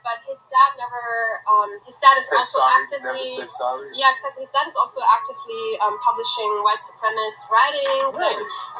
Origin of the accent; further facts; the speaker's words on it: Berlin, Germany; now in United States; No, I'm actually Turkish. I'm from Berlin.